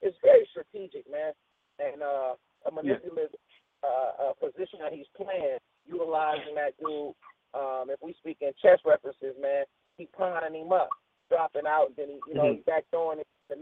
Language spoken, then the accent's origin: English; Oakland, California, United States; Like, I'm from Oakland. Man, it's too much shit going on in Oakland for us to be worried about what 2 millionaire niggas is tripping over.